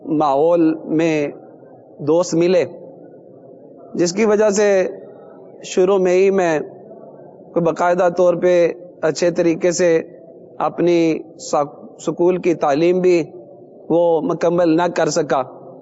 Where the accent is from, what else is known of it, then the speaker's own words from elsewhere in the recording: Gujranwala, Punjab, Pakistan; اور شہر گوجرانوالہ سے میرا تعلق ہے، اور گوجرانوالہ کے شہر کشمیر ٹاؤن کا میں رہائشی ہوں.